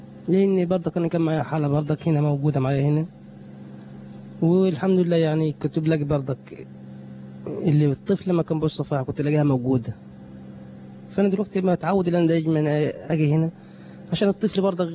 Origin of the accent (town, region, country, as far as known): Monufia Governorate, Egypt